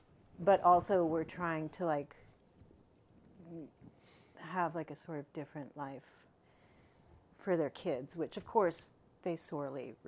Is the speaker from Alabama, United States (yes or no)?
no; New London, Connecticut, United States; born there; I was born in 1968 in New London, Connecticut. My parents are both from Brooklyn, Canarsie and Bensonhurst. They moved from Brooklyn right before I was born.